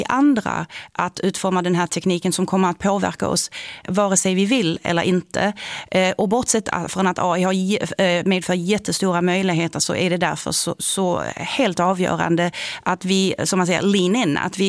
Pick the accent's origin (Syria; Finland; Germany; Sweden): Germany; Swedish is a second language; Men jag som själv ursprungligen inte kommer från Sverige, jag är utanför uppvuxen i Tyskland och bott i många andra länder.